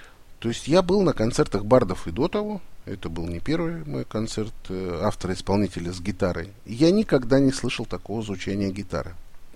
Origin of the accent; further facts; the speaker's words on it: Saint Petersburg, Russia; Я сам из Питера. Я понимаю, что такое питерское братство.